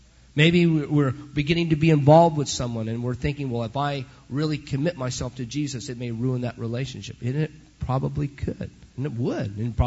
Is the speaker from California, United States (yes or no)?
yes; Rialto, California, United States; and I grew up in Rialto.